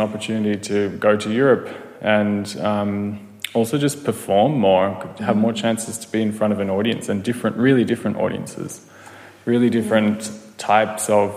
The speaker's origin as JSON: {"language": "English", "country": "Australia", "lives_now": "Berlin, Germany", "said": "I'm from Australia, and as you know, it's very far away. It's an island, and even the cities themselves are far away from each other. So it feels very isolated culturally living there."}